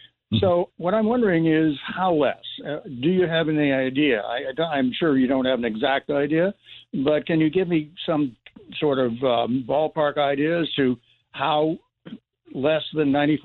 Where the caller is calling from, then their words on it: Canaan, New Hampshire, United States; In New Hampshire.